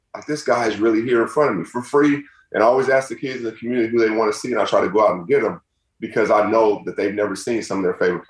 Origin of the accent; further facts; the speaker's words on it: Seattle, Washington, United States; So I used to work in Key Arena. That's now Climate Pledge.